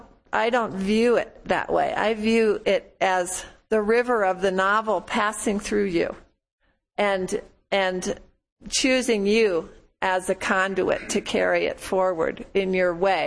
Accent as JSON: {"language": "English", "town": "St. Louis", "region": "Missouri", "country": "United States", "tie": "born or raised there", "said": "I grew up in St. Louis. That was fine. My family wasn't from St. Louis."}